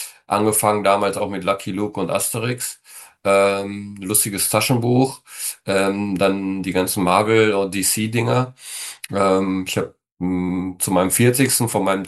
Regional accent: Essen, North Rhine-Westphalia, Germany; ich bin ja groß geworden in Essen, also im Ruhrgebiet.

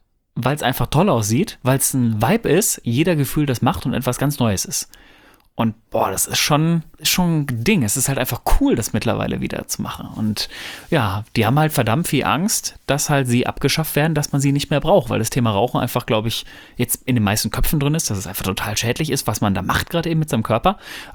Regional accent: North Rhine-Westphalia, Germany; Ich komme ja ursprünglich aus dem Pott

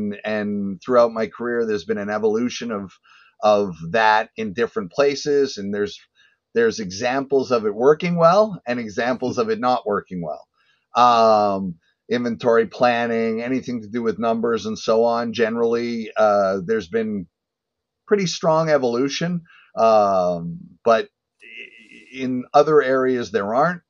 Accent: Montreal, Quebec, Canada; I'm originally from Montreal, Canada.

